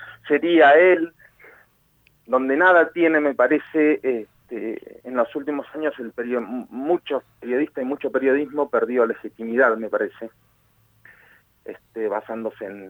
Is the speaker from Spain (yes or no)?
no; General Roca, Río Negro, Argentina; also born or lived in Buenos Aires / Rome / Neuquén / Zapala; now in El Bolsón, Argentina; Crecí en General Roca, nací en Buenos Aires, crecí en General Roca, después viví en Roma, después en Neuquén, después en Zapala, ahora estoy en el Bolsón.